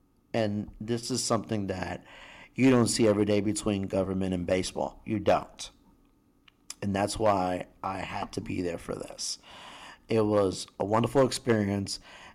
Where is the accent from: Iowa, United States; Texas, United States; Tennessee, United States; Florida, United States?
Florida, United States; Tampa; now in Greenville, United States; I live in Greenville for 11 years. I met my wife here. I have my second daughter here. I came from Tampa, Florida, which Tampa, Florida has gotten way too big for its britches.